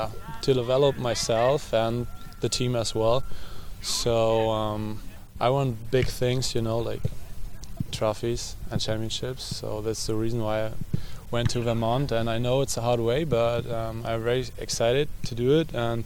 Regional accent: Kiel, Schleswig-Holstein, Germany; now in Burlington, United States; In the northern part. So, in Kiel, it's nearby Hamburg.

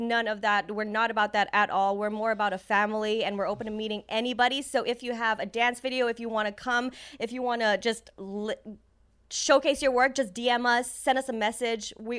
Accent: China; English is a second language; now in New York, United States; and then for me, I had never been to America before, mm-hmm. growing up in China

